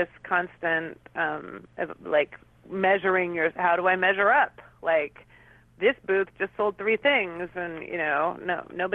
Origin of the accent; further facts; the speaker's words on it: New York, United States; So and also it was in New York, so it sort of. Was, well, it was in my hometown. It doesn't matter what town, but it was in my hometown.